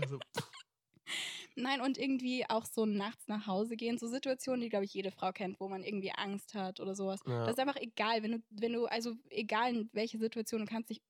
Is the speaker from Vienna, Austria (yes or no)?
yes; Vienna, Austria; Ich bin im 19. Bezirk in Wien groß geworden. Das ist eher so ein reichen Viertel, würde ich jetzt mal sagen.